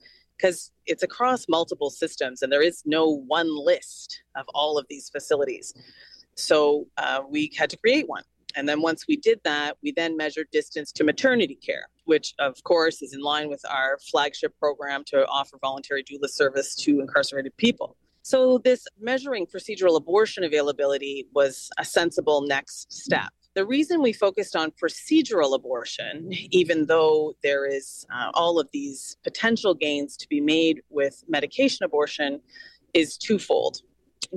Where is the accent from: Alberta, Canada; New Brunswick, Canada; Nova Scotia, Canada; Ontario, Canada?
New Brunswick, Canada; Fredericton; I moved to Fredericton, New Brunswick, which is actually my hometown, to take a job at University of New Brunswick